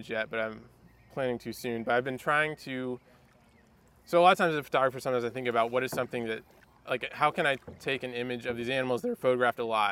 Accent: the South, United States; growing up in the South, like people do not like venomous snakes

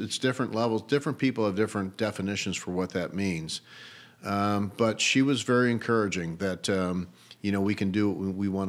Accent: St. Louis, Missouri, United States; So I grew up in North City, St. Louis, so on the eastern side of Missouri. I was very much an inner city person.

